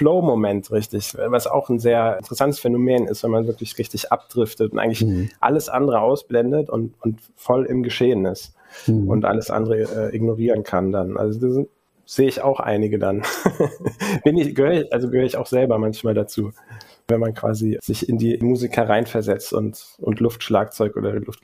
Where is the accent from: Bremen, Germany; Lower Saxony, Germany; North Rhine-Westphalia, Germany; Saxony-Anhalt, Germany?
North Rhine-Westphalia, Germany; Cologne; ich komme aus Köln-Sürth, da gab es eine evangelische Gemeinde, Pfarrer Warnecke.